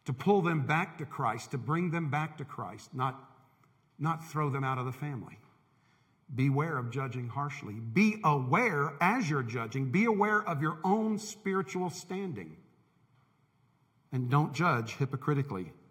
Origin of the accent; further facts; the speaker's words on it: Tampa, Florida, United States; When I was growing up in Tampa, we would go out fishing in Tampa Bay or in the Gulf, and we would catch catfish.